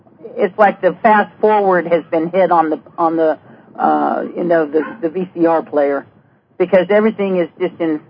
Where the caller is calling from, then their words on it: Knoxville, Tennessee, United States; I'm calling from the mountains of Tennessee.